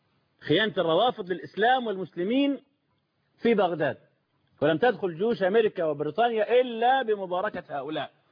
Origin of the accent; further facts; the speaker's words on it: Egypt; ده عندنا في مصر في معاهدة كامب ديفيد المشؤومة دي ممنوع حد من الجنود يدخل سيناء إلا بعدد معين